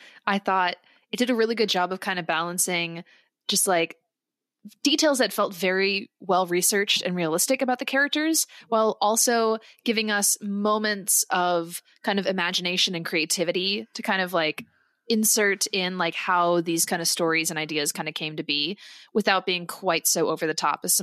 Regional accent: United States; Well, I'm an American, Lillian, and I love PBS.

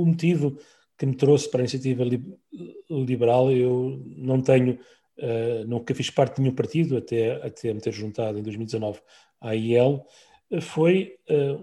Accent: Cascais, Lisbon, Portugal; Sou um cascalense porque aqui não nasci aqui, nasci em Lisboa, mas aqui vivi os primeiros 25 anos da minha vida. Aqui estudei, na Escola Secundária de Cascais, uma grande parte.

